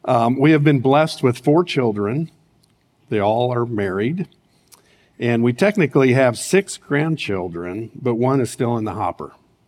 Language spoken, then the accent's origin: English; Urbandale, United States; got saved back in 1983 while living in Austin, Texas. I am originally from the Urbandale area.